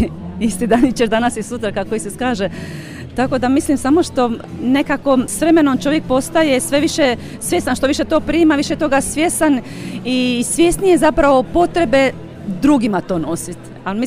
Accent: Nin, Zadar County, Croatia; dolazim iz Nina, iz Hrvatske.

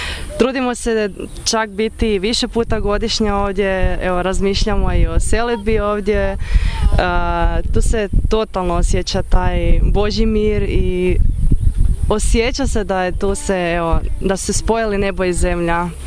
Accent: Koprivnica, Koprivnica-Križevci County, Croatia; isto ja sam iz Koprivnice rodom.

